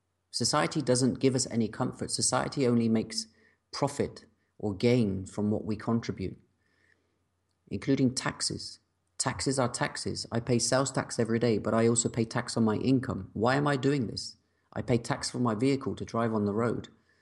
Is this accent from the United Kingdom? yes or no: yes; England, United Kingdom; now in Croatia; what am I doing here in this small town in Croatia as an Englishman?